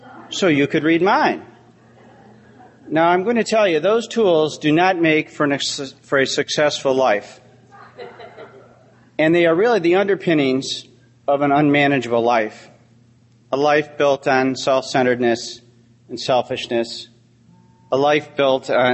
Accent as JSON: {"language": "English", "town": "Buffalo", "region": "New York", "country": "United States", "said": "I'm an alcoholic from Buffalo, New York."}